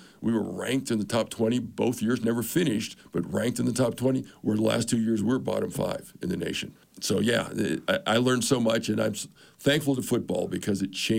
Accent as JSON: {"language": "English", "town": "Reno", "region": "Nevada", "country": "United States", "tie": "born or raised there", "said": "I grew up in Reno, Nevada a long time ago."}